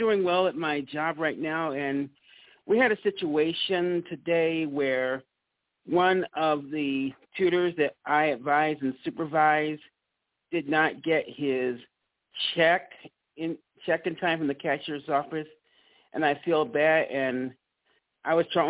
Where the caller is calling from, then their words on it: Mississippi, United States; Mississippi.